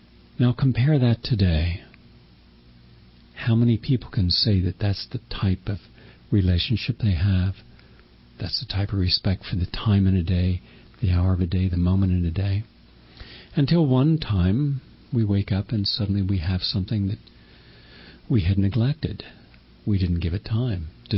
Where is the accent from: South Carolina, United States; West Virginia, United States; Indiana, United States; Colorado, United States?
West Virginia, United States; Because I had seen that growing up in West Virginia